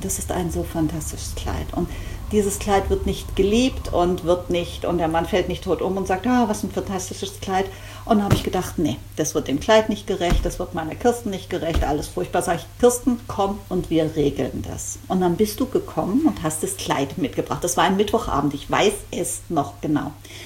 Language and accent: German; Baden-Württemberg, Germany; Ich bin auch Schwabe.